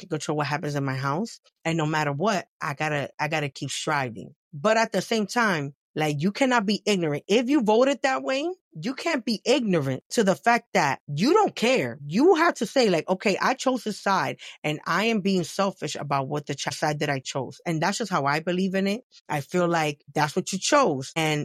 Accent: New York, United States; Listen, I'm a New Yorker. We're part of the pause game.

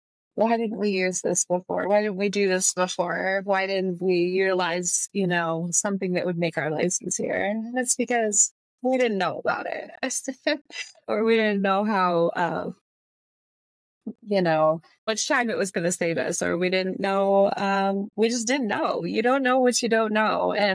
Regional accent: Jackson, Michigan, United States; To the fireworks show in my hometown, shout out Jackson, Michigan, on Wednesday evening.

